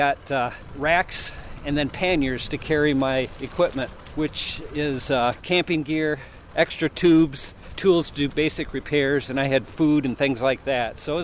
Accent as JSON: {"language": "English", "town": "Kalamazoo", "region": "Michigan", "country": "United States", "said": "I'm from Kalamazoo, Michigan."}